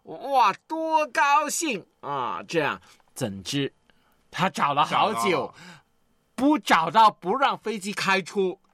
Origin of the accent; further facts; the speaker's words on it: Guangdong, China; 就是我们广东人呢、喜欢拿个冬瓜呢割开来煲汤啊